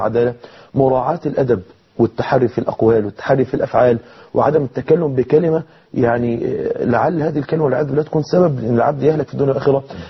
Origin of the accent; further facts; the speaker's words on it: Mansoura, Dakahlia, Egypt; إن إحنا عندنا في المنصورة النهاردة